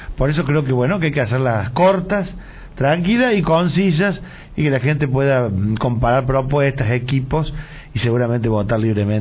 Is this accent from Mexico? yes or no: no; Colonia Caroya, Córdoba, Argentina; yo siempre viví en Coronel Carroza, en el lote 11, un sector que es cercano a Jesús María